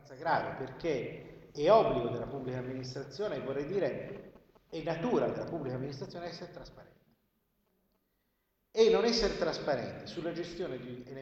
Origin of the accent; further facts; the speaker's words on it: Grosseto, Tuscany, Italy; io vengo da Grosseto